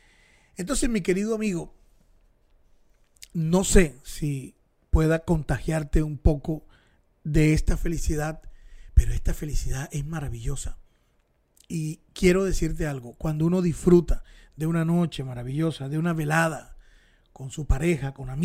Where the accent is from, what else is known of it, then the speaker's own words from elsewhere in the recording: Barranquilla, Atlántico, Colombia; soy barranquillero, soy costeño, soy ñero, soy quillero. Aquí, esto está frente al mar. Estamos rodeados de un río maravilloso, hace un calor horrible.